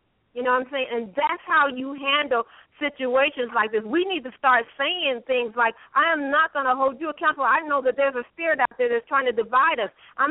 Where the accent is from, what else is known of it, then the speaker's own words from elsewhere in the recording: Colorado, United States; and my skin is black, and I'm from Colorado.